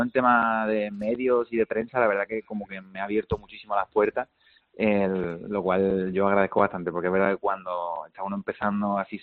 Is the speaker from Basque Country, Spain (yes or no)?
no; Málaga, Andalusia, Spain; la verdad que me hace mucha ilusión, ¿no?, tocar en mi tierra.